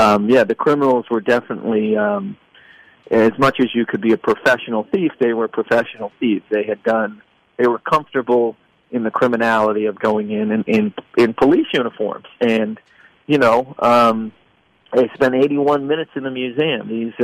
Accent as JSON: {"language": "English", "town": "Boston", "region": "Massachusetts", "country": "United States", "said": "I'm from the Metro Boston area, and so you had kind of grown up hearing about it."}